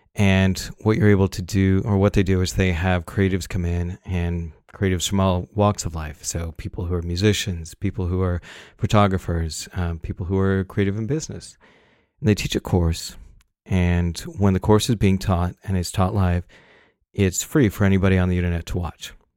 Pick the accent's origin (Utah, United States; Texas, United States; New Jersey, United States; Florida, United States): Utah, United States; Salt Lake City; I grew up in Salt Lake City where your whole life is judged about how well you hold up to the Mormon church's standards. And it was a hard place for me to grow up.